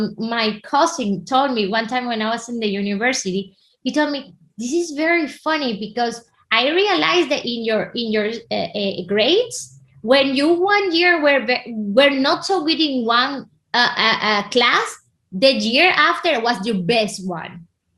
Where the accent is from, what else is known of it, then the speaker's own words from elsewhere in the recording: Venezuela; English is a second language; Well, I'm originally from Venezuela, you know